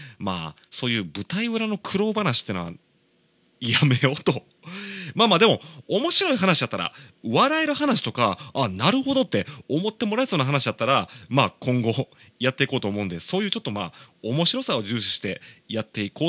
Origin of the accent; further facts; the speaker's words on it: Shiga, Japan; also born or lived in Osaka; now in Kobe, Japan; 大阪生まれ滋賀育ち神戸在住のミュージシャンでございまして、僕は子供時代をあの滋賀県で過ごしてるんで、